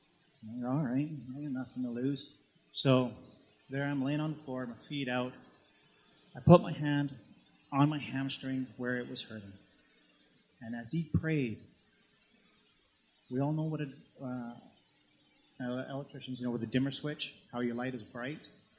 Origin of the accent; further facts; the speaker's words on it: Queensland, Australia; Growing up on the Sunshine Coast, very active in sports